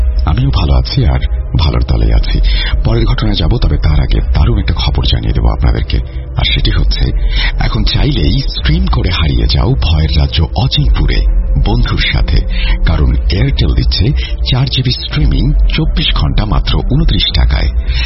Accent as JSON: {"language": "Bangla", "town": "Chittagong", "region": "Chittagong Division", "country": "Bangladesh", "tie": "born or raised there", "said": "আমার জন্ম চট্টগ্রামে এবং চট্টগ্রামেই বড় হওয়া, তবে গ্রামের বাড়ি বরিশালে।"}